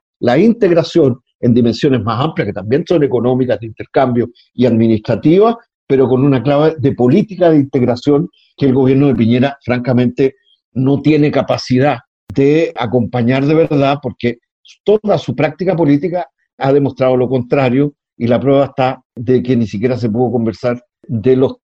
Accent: Chile; no solo vergüenza para mí como chileno, digamos

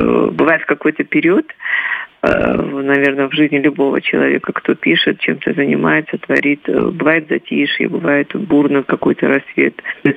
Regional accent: Tskhinvali, South Ossetia, Georgia; Презентация будет еще и у себя на родине у меня. Инвали, чуть попозже.

